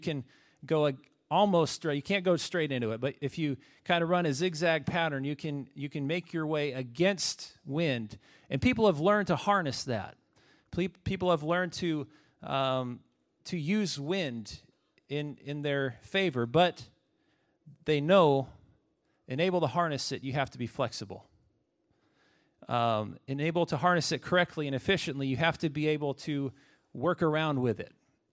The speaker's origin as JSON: {"language": "English", "region": "Washington", "country": "United States", "tie": "born or raised there", "said": "I grew up in Eastern Washington between Clay Elm and Ellensburg for the majority of the first 22 years of my life or so."}